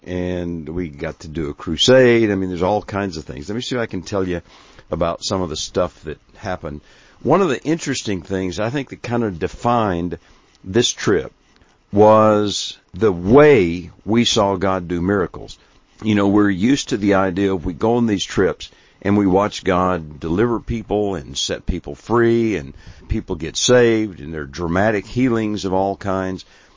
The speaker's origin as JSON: {"language": "English", "region": "Hawaii", "country": "United States", "tie": "born or raised there", "said": "I grew up in Hawaii, and I learned to surf and ride boogie boards and things like that there."}